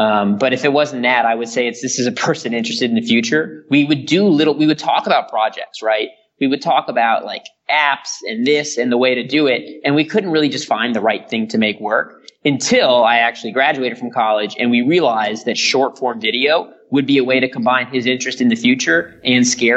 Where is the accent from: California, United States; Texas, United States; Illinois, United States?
California, United States; Los Angeles; And I grew up in Los Angeles, and I grew up very fortunate.